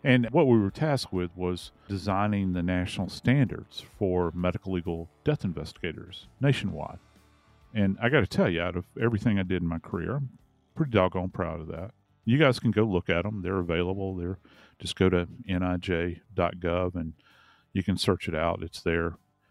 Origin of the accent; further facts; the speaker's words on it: the South, United States; And growing up in the South, I was never really exposed to their food that much.